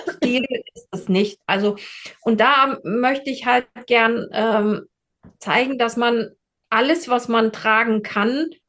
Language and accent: German; East Germany, Germany; Ah ja, ich bin ein Kind der 80er. Und aufgewachsen in der DDR